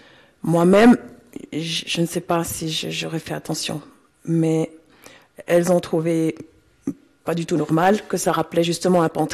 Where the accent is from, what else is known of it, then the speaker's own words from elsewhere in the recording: Biel, Bern, Switzerland; je suis née justement à Bien, que j'ai baigné là-dedans